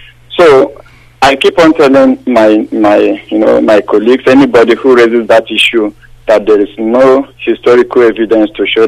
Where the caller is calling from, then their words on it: Manitoba, Canada; I'm calling from Manitoba in Canada.